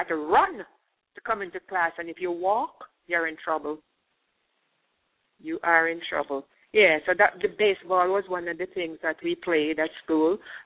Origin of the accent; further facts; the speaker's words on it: United Kingdom; We're British, you know, so it's tea and sandwich.